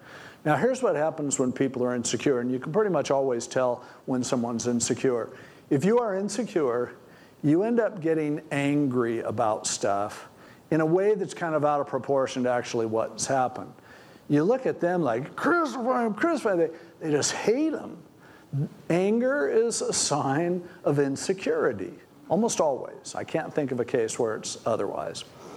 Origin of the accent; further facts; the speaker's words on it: United States; Now, I'm an American. I register to vote. I vote. I want what's best for our country.